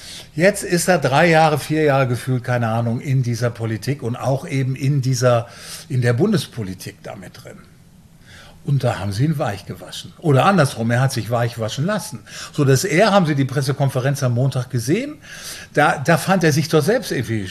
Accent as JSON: {"language": "German", "town": "Münster", "region": "North Rhine-Westphalia", "country": "Germany", "tie": "born there", "said": "Also Münsterländer, ich bin auch in Münster geboren"}